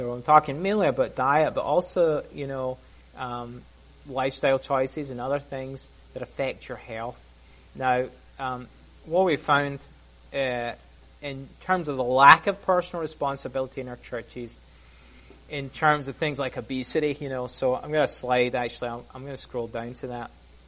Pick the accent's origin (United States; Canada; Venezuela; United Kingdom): United Kingdom; Scotland; partly because I'm Scottish, and we have, and as I mentioned in the talk yesterday, we have massive health problems in Scotland